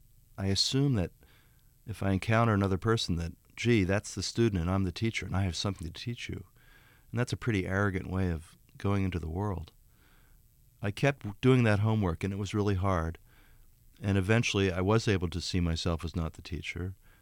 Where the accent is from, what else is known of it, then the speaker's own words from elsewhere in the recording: Baltimore, Maryland, United States; Because I grew up in Baltimore, and as a kid, that feeling of, you know, it snowed and we're not going to have school